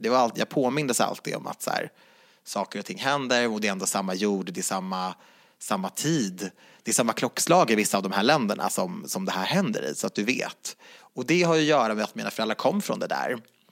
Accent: Järfälla, Stockholm County, Sweden; jag är från Jakobsberg.

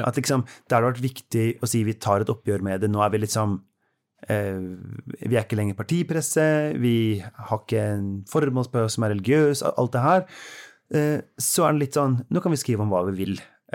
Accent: Oslo, Norway; I Oslo, der jeg kommer fra

